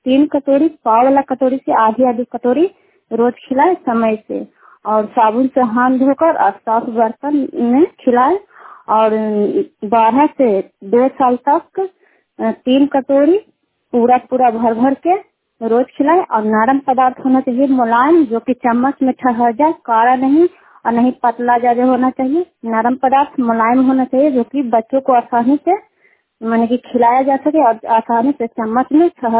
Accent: Kukahariya, Bihar, India; कुकहरिया के रहने वाले हैं, रुखाई पंचायत चंडी प्रखंड नालंदा जिला के।

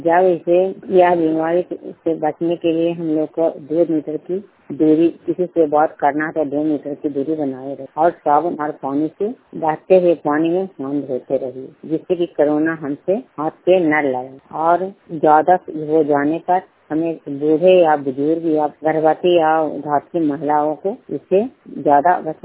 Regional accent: Rampur, Bihar, India; ग्राम रामपुर पुष्प माधोपुर प्रखंड चंडी जिला नालंदा का निवासी हूँ।

